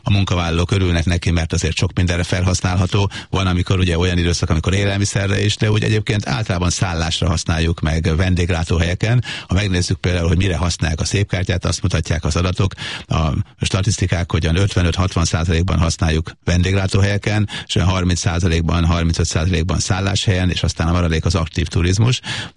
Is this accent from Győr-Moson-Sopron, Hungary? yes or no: yes; Sopron, Győr-Moson-Sopron, Hungary; born there; Sopronba, ugye szülővárosomba